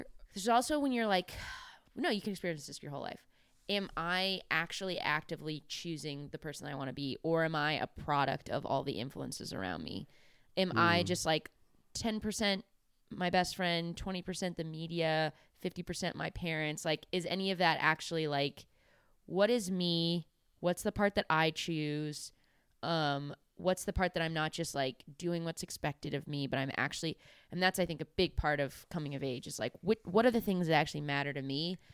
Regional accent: California, United States; I was like, I'm going to play up that I'm from California. I think that's going to hit in the Midwest.

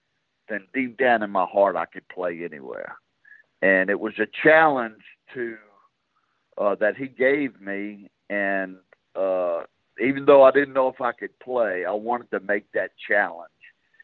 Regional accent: Louisiana, United States; The Arkansas one comes to mind, getting to play that in Louisiana. Back in my hometown, that was pretty special.

